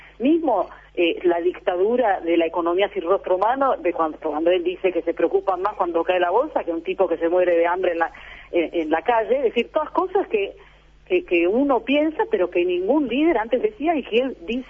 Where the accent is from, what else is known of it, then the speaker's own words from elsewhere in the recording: Argentina; Soy ítalo-argentina.